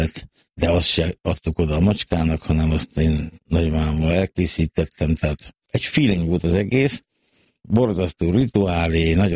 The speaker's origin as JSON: {"language": "Hungarian", "town": "Szentes", "region": "Csongrád-Csanád", "country": "Hungary", "tie": "born or raised there", "said": "Szentesen nőttem fel"}